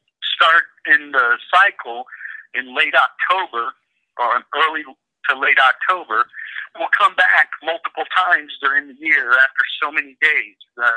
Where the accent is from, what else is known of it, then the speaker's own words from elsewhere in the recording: Illinois, United States; also born or lived in Houston, United States; I grew up in Central Illinois, then moved to Texas, Houston, Texas, came back to Central Illinois.